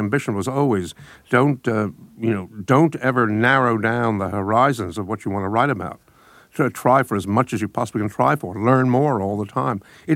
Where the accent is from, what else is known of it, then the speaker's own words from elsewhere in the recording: Brooklyn, New York, United States; Well, I mean, I grew up in Brooklyn, and, we didn't ignore strength in Brooklyn, but it wasn't. I grew up in a reasonable neighborhood, reasonable middle-class neighborhood.